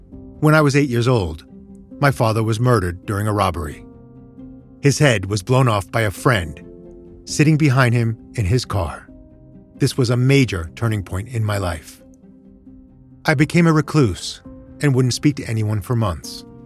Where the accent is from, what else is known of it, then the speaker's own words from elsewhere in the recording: San Antonio, Texas, United States; I was born in San Antonio, Texas, on the city's east side. The drug and gang culture was thriving and spreading through that side of town.